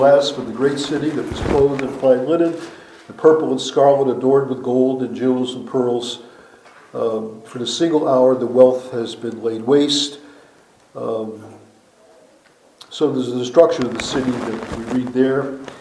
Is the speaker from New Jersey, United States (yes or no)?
yes; New Jersey, United States; I was taught in my church, I grew up in New Jersey